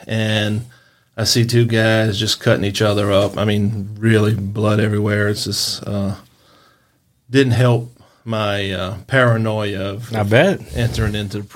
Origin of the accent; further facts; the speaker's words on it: Metairie, Louisiana, United States; Okay, grew up, born in Metairie, lived there a few years.